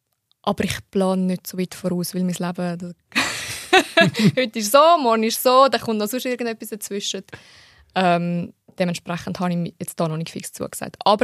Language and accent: German; Switzerland; Ich würde jetzt nicht sagen, ich bin naiv, aber in der Schweiz aufgewachsen hat man schon gewisse Naivität, was die Sicherheit angeht, auch in anderen Ländern.